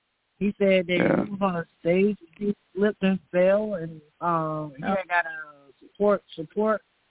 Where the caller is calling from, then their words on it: Augusta, Georgia, United States; I am currently calling from Augusta.